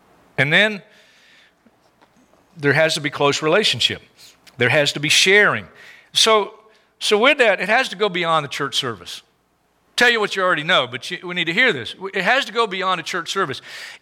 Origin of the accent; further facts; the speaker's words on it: South Carolina, United States; Now, people call me a redneck, but to be very technical, where I grew up in South Carolina, I was not a redneck